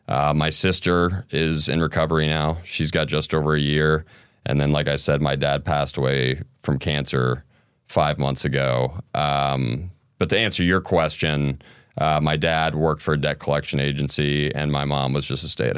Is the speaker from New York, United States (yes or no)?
no; Grandview, Ohio, United States; So I grew up in Grandview, and it's one of those small towns where as a kid growing up there, you're like, oh, I can't wait to get out of here.